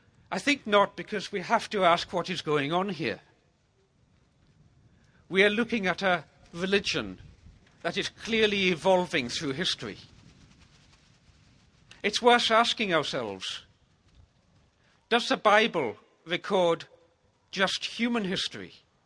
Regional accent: Scotland, United Kingdom; I grew up in the Hebrides of Scotland in a Presbyterian context

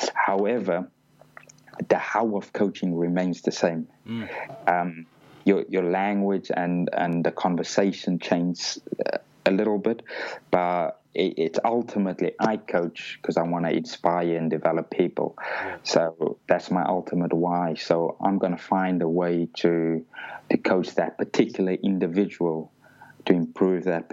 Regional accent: Cape Town, Western Cape, South Africa; Yeah, so I'm from Cape Town originally, so was in and around Western Province

